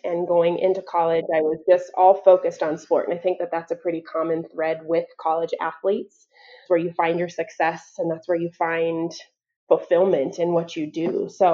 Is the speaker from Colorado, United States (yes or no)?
yes; Aurora, Colorado, United States; I'm born and raised in Colorado, in Aurora, come from a biracial family. So my mom is white and my dad is black